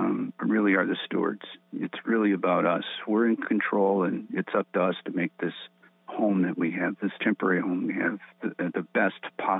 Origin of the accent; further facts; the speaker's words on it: Flint, Michigan, United States; But I was born and raised in Flint.